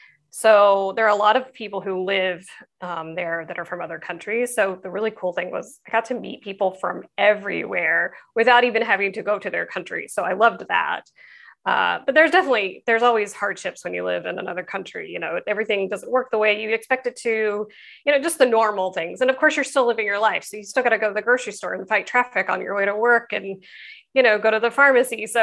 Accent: Texas, United States; I am from Texas. So obviously get a lot of good food in Texas, you know, Tex-Mex, home of Tex-Mex.

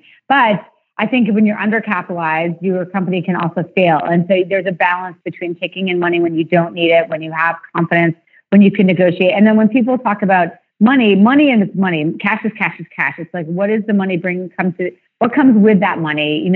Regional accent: New York, United States; now, I grew up in New York, but I had friends in Chicago and Boston and Washington and San Francisco, et cetera.

